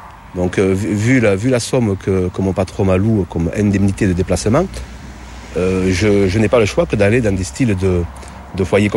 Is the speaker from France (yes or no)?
yes; Auvergne-Rhône-Alpes, France; accent: Ain; Donc 01, qui a mon accent, c'est le département de l'Ain.